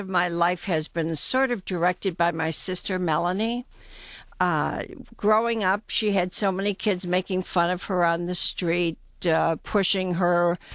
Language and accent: English; Detroit, Michigan, United States; I grew up in Metro Detroit, and I'm one of four children. I had two older brothers, one younger sister. We lived in Detroit until I was about 15, and then we moved to West Bloomfield.